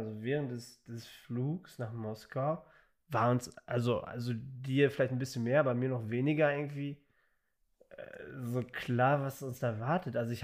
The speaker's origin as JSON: {"language": "German", "town": "Dortmund", "region": "North Rhine-Westphalia", "country": "Germany", "said": "ich bin schon auch Fußballfan, so, ne, als Dortmunder."}